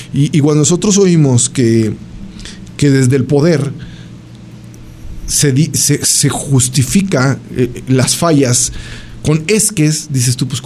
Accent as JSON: {"language": "Spanish", "country": "Mexico", "said": "creer que sí puedo lograr cualquier cosa como mexicano"}